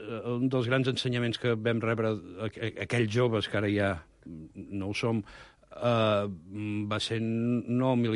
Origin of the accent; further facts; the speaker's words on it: Martorell, Catalonia, Spain; jo sóc fill de Martorell, jo vaig néixer veient Montserrat com a part del meu paisatge